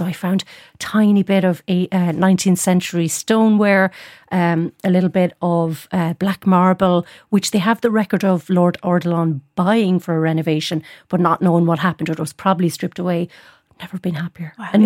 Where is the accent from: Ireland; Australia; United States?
Ireland; Munster; But like in the countryside where I grew up in Tipperary, very close to an area in County Limerick called Lochgar.